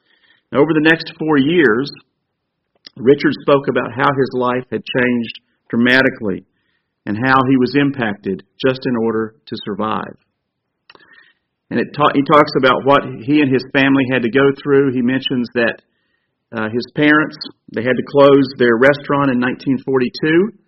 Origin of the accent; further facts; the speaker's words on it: Brussels, Belgium; also born or lived in Paris, France; I was born in Paris in September of 1925. My parents were born in Poland. We moved to Brussels in 1928.